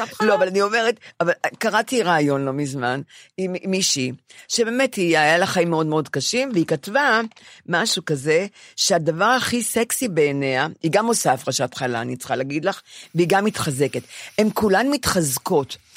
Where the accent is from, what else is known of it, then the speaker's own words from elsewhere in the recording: Bnei Brak, Tel Aviv District, Israel; כשאני גדלתי בבני ברק, אף אחד לא השוויץ בכלום.